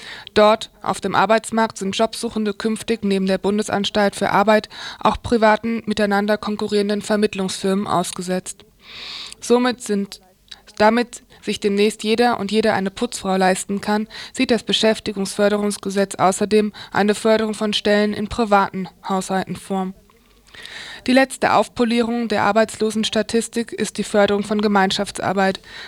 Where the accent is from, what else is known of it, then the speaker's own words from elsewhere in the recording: Frankfurt, Hesse, Germany; Ein bisschen freut es eine als Frankfurterin ja schon